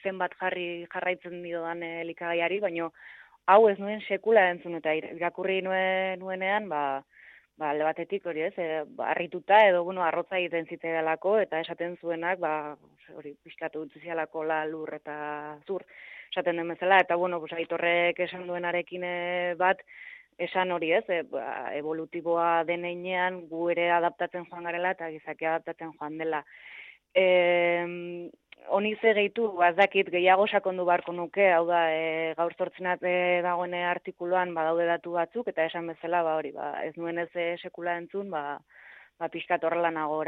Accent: San Sebastián, Basque Country, Spain; born there; ni Donostiko parte zarrean jaio naiz, ikusi dut arraia nola sartzen den portuan

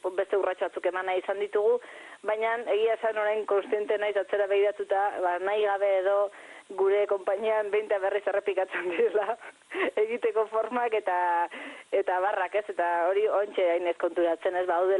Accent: Errenteria, Basque Country, Spain; gero ja poliki poliki ere lortu dugu gure herrian oreretan bertako antzokiak ere ba lekua uztea

